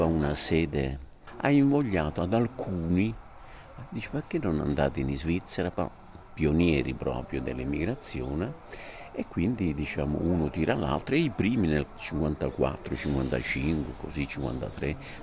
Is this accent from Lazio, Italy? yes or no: no; Faeto, Apulia, Italy; now in Bern, Switzerland; Io sono molto, molto fiero di essere faetano e ora io sono doppio cittadino, sono anche svizzero, no? Perché? Perché Berna è una città che adoro come Faeto, tale quale, non ho mai voluto cambiare, sono 53 anni che vivo là